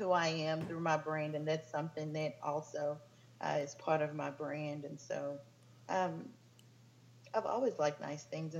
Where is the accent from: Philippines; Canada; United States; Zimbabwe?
Zimbabwe; moved away; I'm from Zimbabwe.